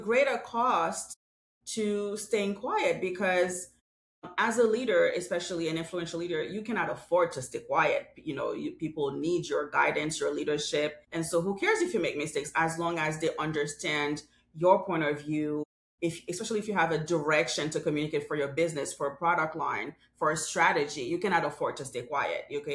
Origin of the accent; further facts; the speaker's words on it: Haiti; now in New York, United States; I was born and raised in Haiti, but I have spent 20 years in New York. So it wasn't a lie. But yes, I was born and raised in Haiti.